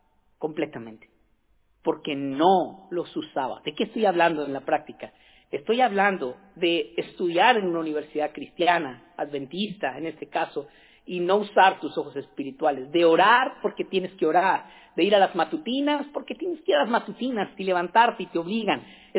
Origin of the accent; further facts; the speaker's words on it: Mexico; Pero de donde yo soy, sin cobrarte $250, te cobran $200 pesos mexicanos y te pasan un pedazo de rama y te limpian.